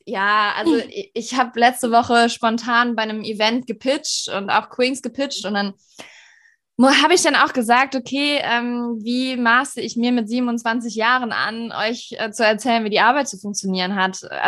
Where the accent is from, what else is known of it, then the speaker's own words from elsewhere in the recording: Rhineland, Germany; also ich bin Rheinländerin und habe auch dieses Gemüt.